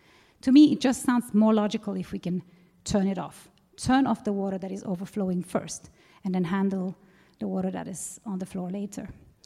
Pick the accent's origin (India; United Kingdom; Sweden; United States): Sweden; I grew up in Sweden, and we recycle.